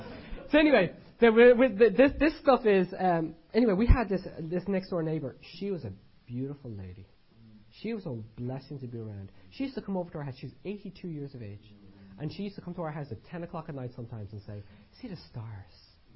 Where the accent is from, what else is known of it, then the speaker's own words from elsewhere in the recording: Ireland; Many of you know, I'm Irish, obviously.